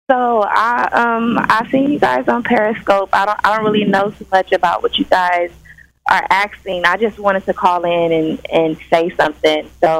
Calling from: California, United States; I'm calling from California.

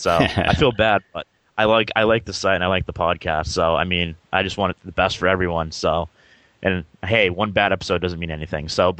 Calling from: Westford, Massachusetts, United States; from Westford, Massachusetts.

